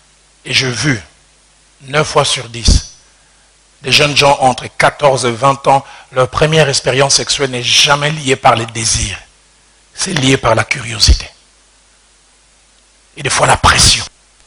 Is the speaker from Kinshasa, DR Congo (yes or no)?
yes; Kinshasa, DR Congo; C'est pour ça que je dis, moi, je viens de Kinshasa.